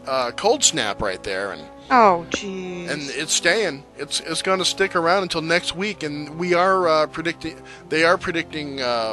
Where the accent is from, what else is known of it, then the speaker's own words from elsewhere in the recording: New Hampshire, United States; But yeah, people in my home state of New Hampshire right now really getting pummeled.